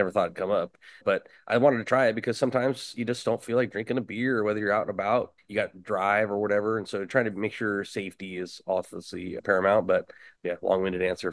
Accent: Oakhurst, California, United States; we grew up in Oakhurst and we went to high school and there was a place called Danny's

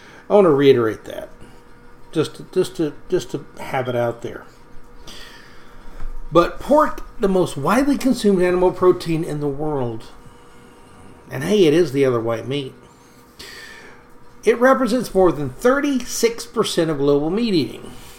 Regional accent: the South, United States; It's in my genes. I'm a Southerner. Certain things we just do well.

